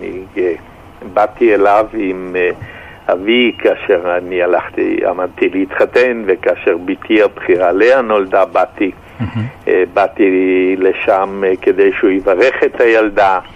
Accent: Jerusalem, Jerusalem District, Israel; כשהייתי ילד בשערי חסד בירושלים, שם גרו הוריי

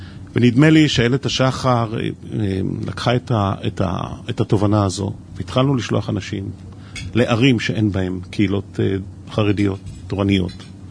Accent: Haifa, Haifa District, Israel; born there; now in Rehovot, Israel; נולדתי בחיפה ואני גר ברחובות

